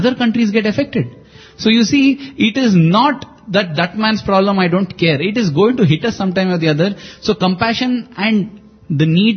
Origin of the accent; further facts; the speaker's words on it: India; I'm not saying that I'm being an Indian, I feel the Chinese are wrong